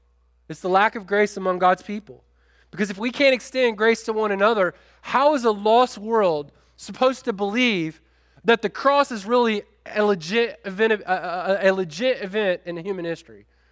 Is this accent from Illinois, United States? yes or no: yes; Chicago, Illinois, United States; And so I grew up in Chicago, but I have a tendency to be, I'm a type A kind of guy